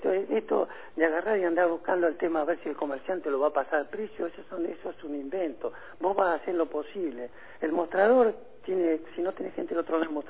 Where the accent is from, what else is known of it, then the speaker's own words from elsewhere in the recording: Río Grande, Tierra del Fuego, Argentina; born there; Nos duele mi ciudad, yo soy fueguino, nací acá en Río Grande